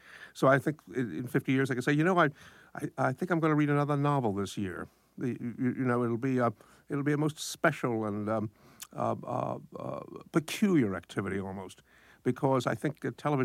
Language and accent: English; Brooklyn, New York, United States; I grew up in Brooklyn, and we didn't ignore strength in Brooklyn, but I grew up in a reasonable neighborhood, reasonable middle class neighborhood.